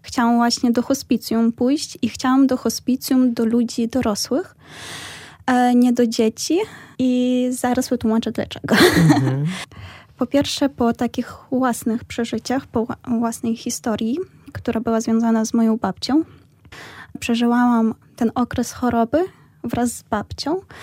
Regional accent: Ukraine; Polish is a second language; Tak, pochodzę z Ukrainy, pochodzę z rodziny mieszanej.

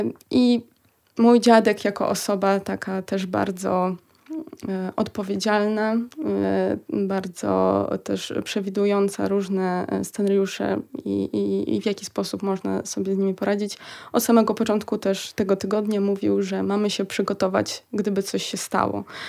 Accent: Kamianets-Podilskyi, Khmelnytskyi Oblast, Ukraine; Polish is a second language; moved away as an adult; now in Poland; Ja pochodzę z Kamieńca Poloskiego i właśnie z tego miasta wyjeżdżałam. Jest to miasto w zachodniej części Ukrainy, więc to było bliżej granicy.

